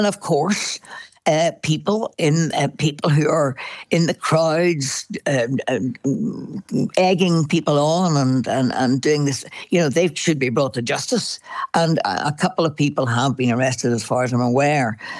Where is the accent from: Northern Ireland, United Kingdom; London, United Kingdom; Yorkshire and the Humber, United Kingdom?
Northern Ireland, United Kingdom; Belfast; I was born and bred in Belfast, and, you know, obviously there were the days of the Troubles that I lived through. I was a teenager when they started